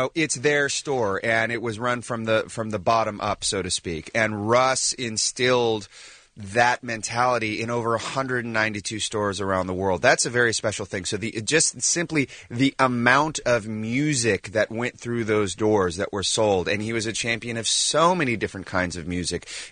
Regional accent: Sacramento, California, United States; Yeah, so I grew up in Sacramento where Tower was founded

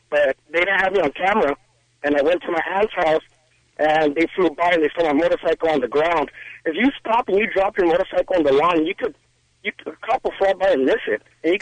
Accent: Pacoima, California, United States; We're from Pacoima Palisades, if you're familiar with that area.

